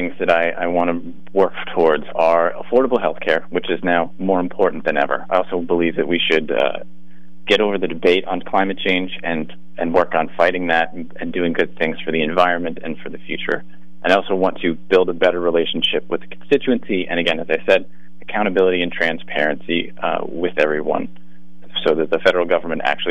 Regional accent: Pennsylvania, United States; So I grew up in a log house in the woods in northeastern PA. I spent a lot of my youth hunting and fishing in Wyoming and Susquehanna counties.

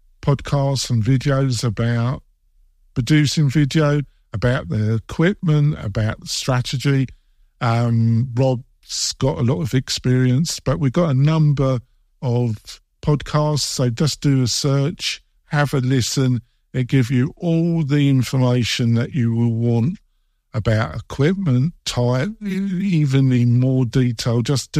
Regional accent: England, United Kingdom; because I'm English, folks, so it's not so exciting, is it?

